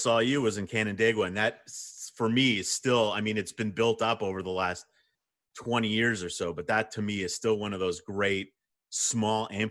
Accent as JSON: {"language": "English", "country": "Canada", "said": "So I'm Canadian, but I have a lot of family in Montreal."}